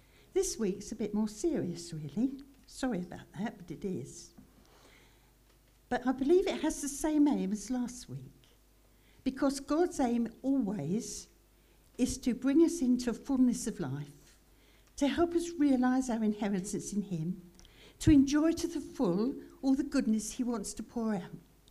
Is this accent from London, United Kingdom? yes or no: no; Brighton, South East England, United Kingdom; I grew up in Brighton, right by the sea, love the sea.